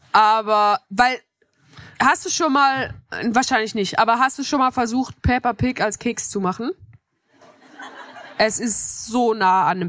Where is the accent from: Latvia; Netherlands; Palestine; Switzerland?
Switzerland; Ja, ich komme aus der Schweiz